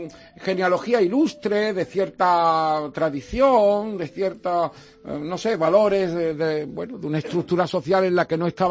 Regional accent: Madrid, Community of Madrid, Spain; yo soy muy madrileño. Ayer estuve en Madrid, en la Biblioteca Nacional, presentando un libro, o sea que yo soy muy madrileño, me encanta la ciudad

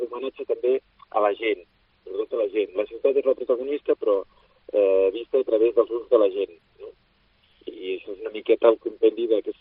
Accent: Igualada, Catalonia, Spain; now in Barcelona, Spain; Jo soc d'Igualada, sí.

